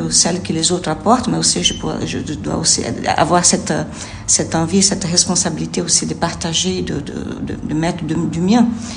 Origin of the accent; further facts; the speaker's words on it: Brazil; Moi, je viens du Brésil.